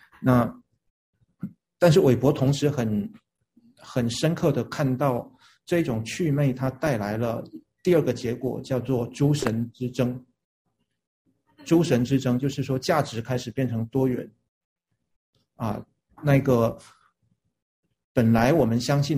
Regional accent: China; 因为我们都中国人，中国人古代说天人合一

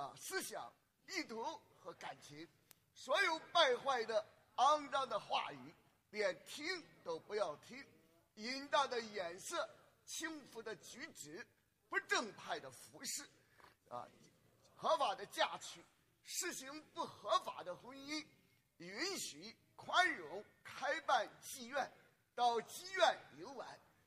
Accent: China; 那我们中国人。特别是男女之间啊，最常见的是找对象

